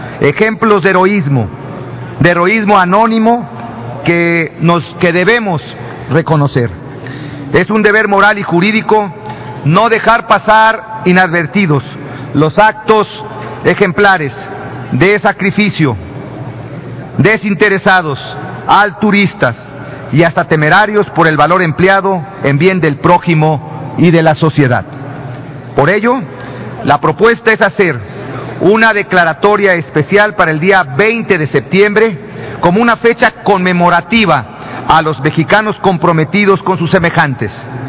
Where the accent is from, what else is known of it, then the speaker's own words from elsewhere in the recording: Mexico; eso nos identifica como mexicanos solidarios y comprometidos con el país